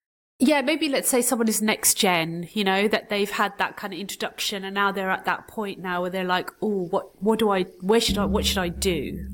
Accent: London, United Kingdom; I come from London, it's so multicultural.

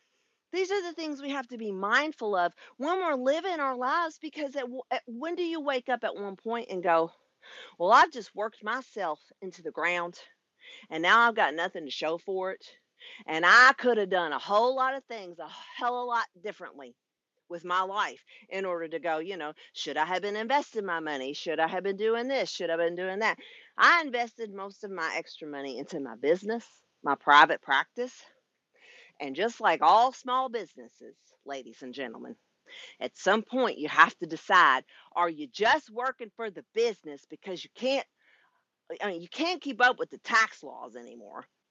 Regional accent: United States; None of them. And I'm an American.

